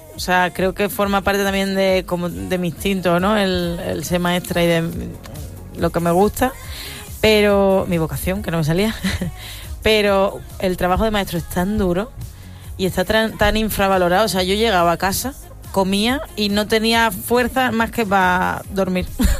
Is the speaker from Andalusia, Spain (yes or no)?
yes; San Fernando, Andalusia, Spain; now in Madrid, Spain; De San Fernando, de Cádiz.